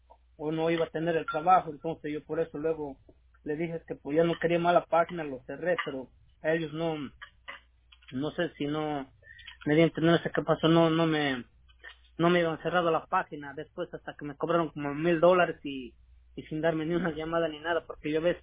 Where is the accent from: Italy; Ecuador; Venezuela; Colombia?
Ecuador; De Ecuador.